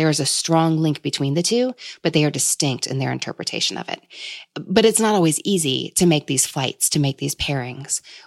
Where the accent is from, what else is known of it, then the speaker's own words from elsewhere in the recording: Kentucky, United States; or I'm from Kentucky, so we have bourbon flights here